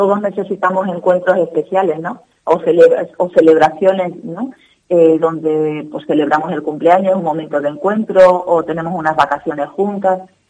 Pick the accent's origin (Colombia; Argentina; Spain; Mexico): Spain; Extremadura; now in Toro, Spain; Soy extremeña, pero vivo ya hace muchos años en Toro y poco más.